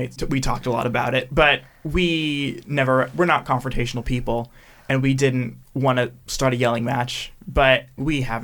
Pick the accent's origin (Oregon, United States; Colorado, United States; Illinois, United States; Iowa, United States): Oregon, United States; You know, I grew up in Oregon, where while we're not a herald of diversity, we're also not really known for our racism here.